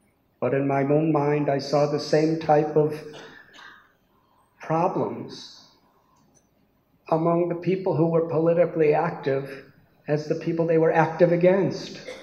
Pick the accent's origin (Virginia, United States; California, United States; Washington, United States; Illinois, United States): Illinois, United States; I was born in 1950 in Chicago and was raised in a suburb north of Chicago where material comforts and prosperity were something very ordinary.